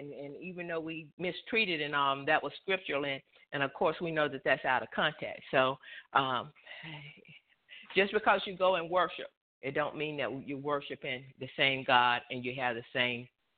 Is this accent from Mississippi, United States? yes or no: yes; Mississippi, United States; being born and raised in Mississippi, my daddy taught us what to say